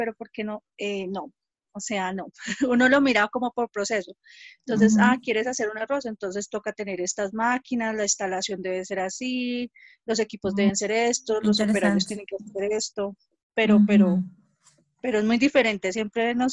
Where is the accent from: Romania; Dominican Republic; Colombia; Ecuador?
Colombia; Bogotá; Yo soy bogotana. Rola, super rola, pues no con el acento de los rolos, pero he vivido todo el tiempo en Bogotá.